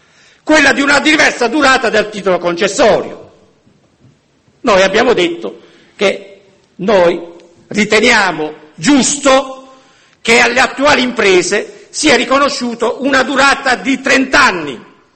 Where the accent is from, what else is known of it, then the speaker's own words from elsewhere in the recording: Apulia, Italy; io vengo dalla Puglia, voi lo sapete